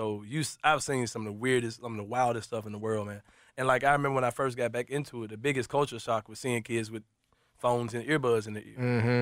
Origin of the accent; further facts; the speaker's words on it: Memphis, Tennessee, United States; I grew up in South Memphis, but people could tell that I was, like, the sheltered kid.